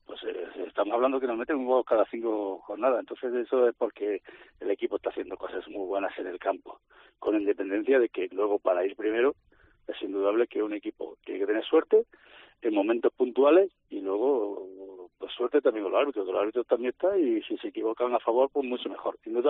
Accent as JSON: {"language": "Spanish", "town": "Almería", "region": "Andalusia", "country": "Spain", "moved": "yes", "lives_now": "Mallorca, Spain", "said": "soy de Almería, me siento almeriense, pero bueno, yo vivo aquí hace 40 años y soy mallorquín de adopción."}